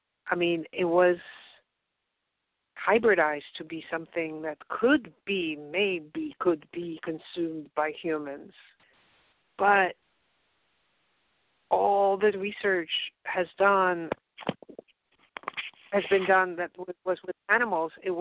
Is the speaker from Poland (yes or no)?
yes; Poland; English is a second language; Well, I'm from Poland.